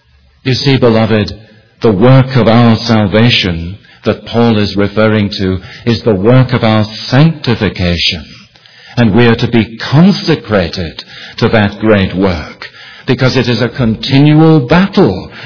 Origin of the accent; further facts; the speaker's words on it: England, United Kingdom; moved away; that was very current as I was growing up in England as a young Christian